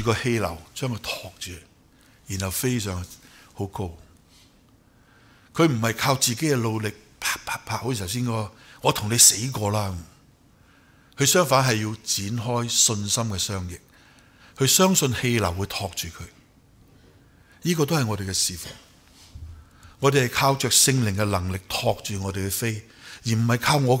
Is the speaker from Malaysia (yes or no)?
no; China; 不是像我们中国人一样，我走到去外边就找我们的中国人，因为共通语言嘛